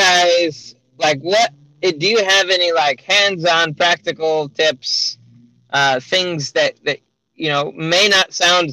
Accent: Columbia City, Indiana, United States; And obviously, I'm from Columbia City once again.

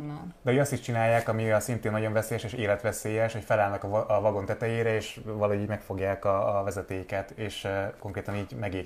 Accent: Hungary; Tehát, hogy igazándiból azt tudom, hogy magyar vagyok, de egyébként én szívesen élnék a világ bármelyik táján.

